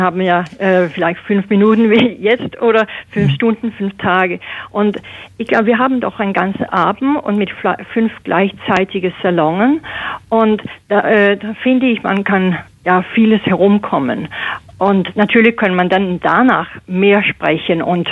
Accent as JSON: {"language": "German", "country": "Denmark", "second_language": "German", "lives_now": "Berlin, Germany", "said": "Für mich ist Europa viel mehr meine Heimat als Dänemark. Ich fühle mich als Europäer."}